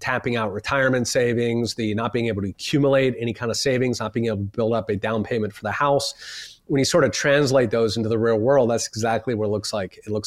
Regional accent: Philadelphia, Pennsylvania, United States; Like I grew up in Philadelphia

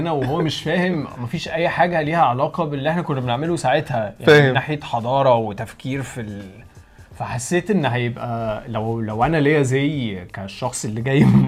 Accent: Egypt; بس كواحد مصري انا مش حاسس ان في بيننا وبين الفراعنه حاجات كتيره النهارده

